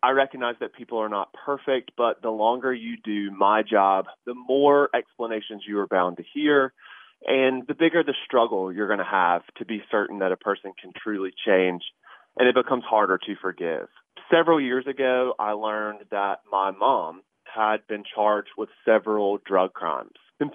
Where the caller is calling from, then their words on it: Raleigh, North Carolina, United States; I'm calling from Raleigh, and I'm a prosecutor.